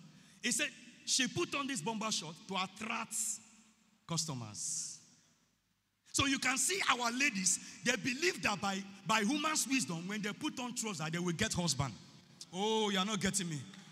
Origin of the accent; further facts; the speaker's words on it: Delta, Nigeria; I am from Delta State. In the Delta State where I'm coming from, my father, my late father, has 7 acres of land. 7 acres. I am the first son.